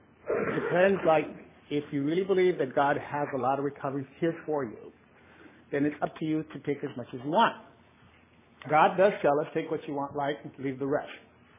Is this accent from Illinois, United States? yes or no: no; Santa Barbara, California, United States; And I come from Santa Barbara, and you guys have been nothing but wonderful to me here.